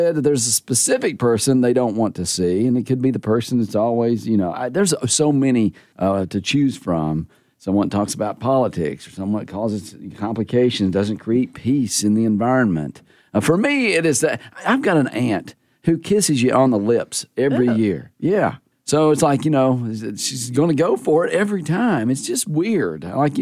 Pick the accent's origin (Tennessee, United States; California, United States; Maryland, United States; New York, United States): Tennessee, United States; Yeah, I got your back, man. I'm from Tennessee.